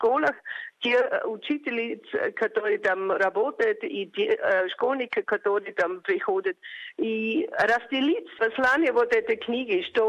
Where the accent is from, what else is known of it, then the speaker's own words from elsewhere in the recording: Vienna, Austria; до Вены, до моего родного города в Австрии.